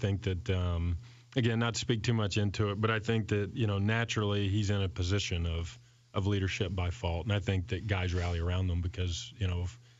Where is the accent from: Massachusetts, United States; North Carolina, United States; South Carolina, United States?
North Carolina, United States; Littleton; I remember, so I grew up in Littletown, North Carolina. Love sports. It's all we really did.